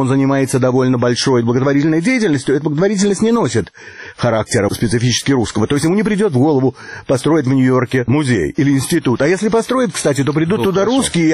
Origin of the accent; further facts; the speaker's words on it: Ukraine; born there; хотя я сам уроженец Украины и прожил там довольно много